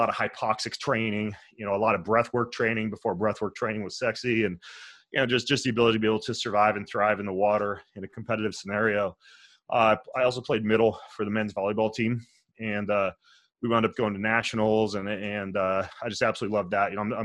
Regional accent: Lewiston, Idaho, United States; born there; now in Spokane, United States; Well, I'm from Lewiston, Idaho. That's where I was born. And went to college at University of Idaho in Moscow, Idaho. And now I live in Spokane, Washington, which is on the border of Idaho.

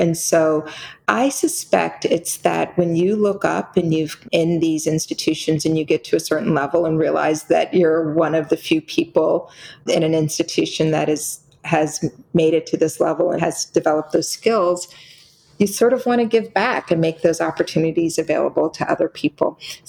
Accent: Washington, District of Columbia, United States; I grew up in Washington, D.C., and there were women and people of color in every walk of life.

